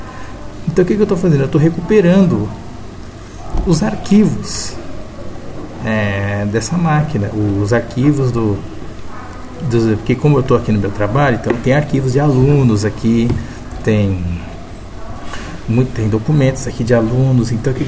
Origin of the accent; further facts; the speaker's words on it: Divinópolis, Minas Gerais, Brazil; sou de Divinópolis, Minas Gerais